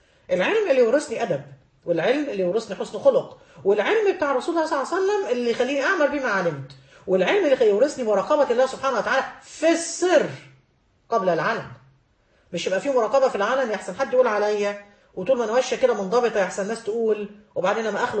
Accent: Egypt

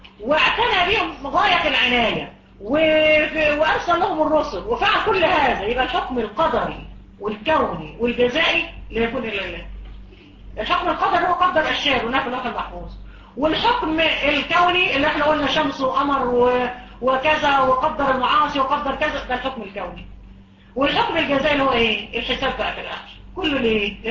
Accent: Egypt

